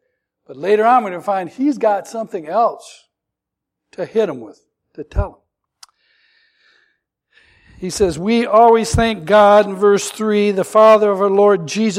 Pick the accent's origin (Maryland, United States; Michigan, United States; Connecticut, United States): Michigan, United States; Harrison; it kind of reminds me of what happened to my hometown of Harrison.